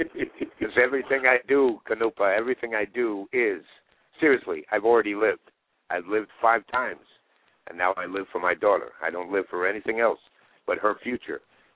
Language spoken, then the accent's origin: English; Ireland; I'm Irish, of course. My enemy has always been the Anglo-Saxons.